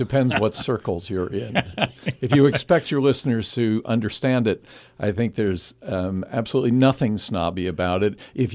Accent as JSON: {"language": "English", "town": "Reading", "region": "Pennsylvania", "country": "United States", "tie": "born or raised there", "also_born_or_lived": "Fountain Hill", "said": "Actually, I was born in the Lehigh Valley. I was born at St. Luke's Hospital in Fountain Hill, and I grew up right outside Reading, did my college and seminary training here on the East Coast"}